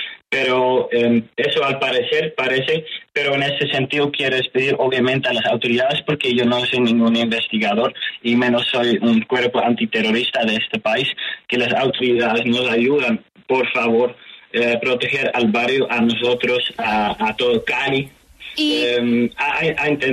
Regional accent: Netherlands; Spanish is a second language; mi respuesta era que no lo podía hacer según yo como holandés

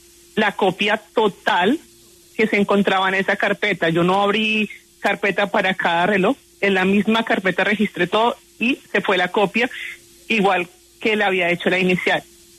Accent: Colombia; moved away; varias cosas que yo no pude traerme conmigo en el momento que yo salí de Colombia

